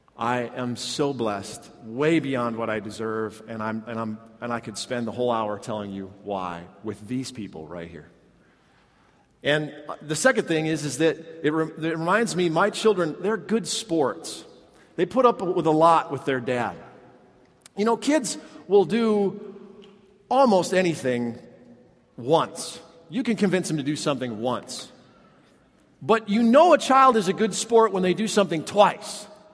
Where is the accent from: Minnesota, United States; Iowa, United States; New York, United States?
Minnesota, United States; And because I'm from Minnesota, and my stomping grounds are the St. Croix River Valley, which borders Wisconsin and Minnesota.